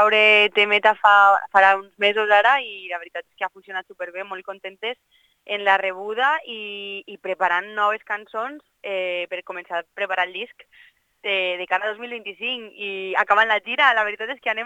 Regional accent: Valencian Community, Spain; accent: Valencian; estàvem fent-ho en valencià i estava fent-ho en la meva llengua, en el meu parlar i des de les meves arrels.

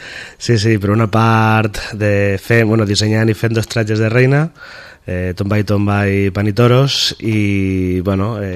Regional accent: Vinaròs, Valencian Community, Spain; soc de Vinaròs

